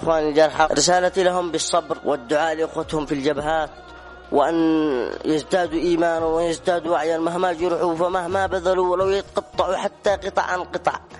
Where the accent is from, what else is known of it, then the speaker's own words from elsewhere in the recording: Taiz Governorate, Yemen; فأني أنصح من أهل قريتي وأهل محافظة تعز بأكملها